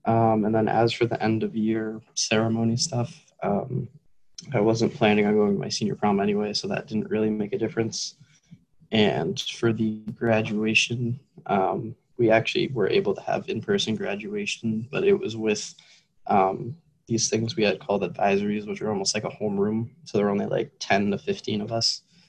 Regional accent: Candia, New Hampshire, United States; I'm from Candy, New Hampshire. For anyone who wouldn't know, it's like in the middle of the woods, basically.

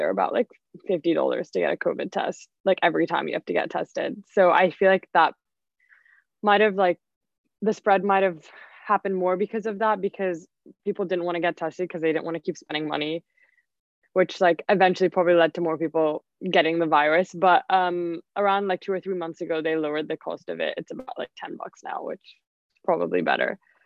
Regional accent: Dubai, United Arab Emirates; And then I'm actually from Dubai in the United Arab Emirates

